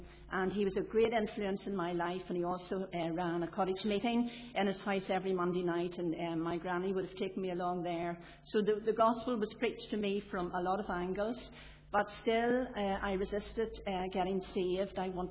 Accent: Belfast, Northern Ireland, United Kingdom; I'm sure as you know by my accent, you'll realise that I'm a city girl, born and bred in Belfast, over in the north of the city, and I come from a family of eight, five girls and three boys.

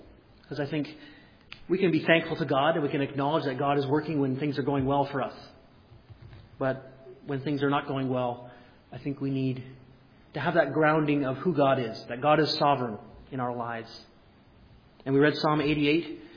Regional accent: Alberta, Canada; I mean, I'm from Alberta

